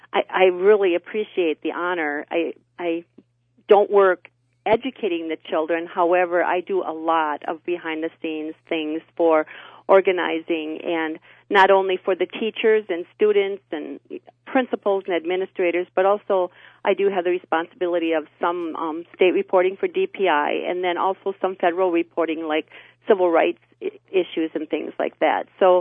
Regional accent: Westboro, Wisconsin, United States; now in Medford, United States; I grew up in Westboro, Wisconsin, on a farm, and went to the Westboro School when it was still open

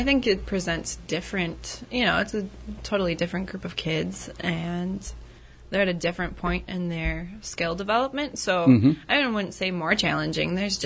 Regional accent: Rhinelander, Wisconsin, United States; I grew up in Rhinelander and graduated from Rhinelander High School.

